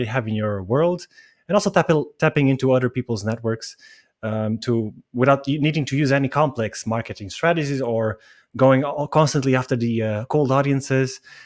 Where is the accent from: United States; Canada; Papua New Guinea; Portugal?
Portugal; Lisbon; also born or lived in Dublin, Ireland; I'm from Lisbon, Portugal. So I'm on the other side of the pond.